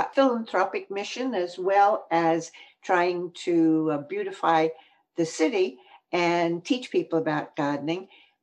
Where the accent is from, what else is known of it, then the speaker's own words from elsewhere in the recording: Australia; also born or lived in New York; now in Bloomington, United States; I come from Australia